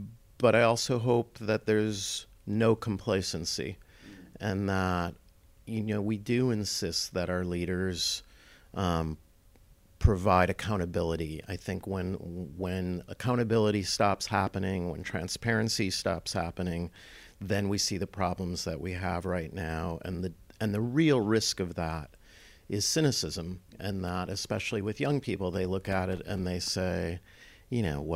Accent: United States; obviously as an American, when you watch the movie

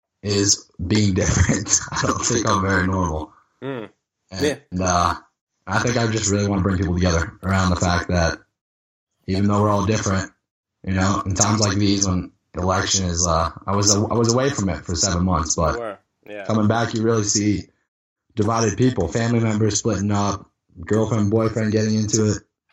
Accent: Boston, Massachusetts, United States; No. They just moved here, my parents. I'm from Boston.

